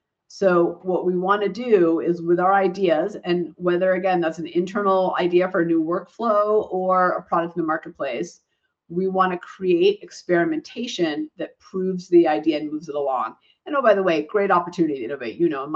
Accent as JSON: {"language": "English", "country": "Israel", "said": "So I'm originally from Israel, and we eat hummus all the time."}